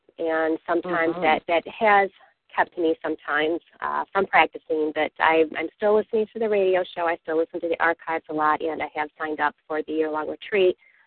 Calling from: Michigan, United States; I'm calling from Michigan.

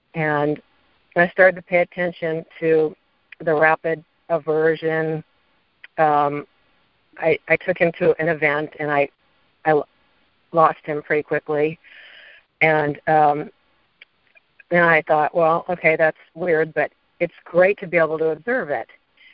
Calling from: San Francisco, California, United States; I'm calling from San Francisco.

